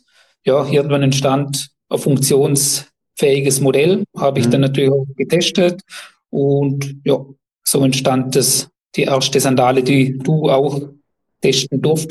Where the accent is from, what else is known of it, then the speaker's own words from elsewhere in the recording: Vorarlberg, Austria; wir kommen aus Vorarlberg, beziehungsweise ich komme aus Vorarlberg, habe da alles gegründet, aufgebaut